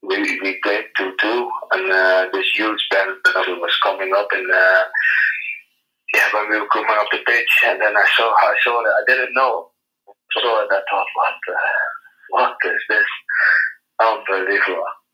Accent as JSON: {"language": "English", "town": "Nijmegen", "region": "Gelderland", "country": "Netherlands", "tie": "born or raised there", "said": "I'm born and raised in Nijmegen."}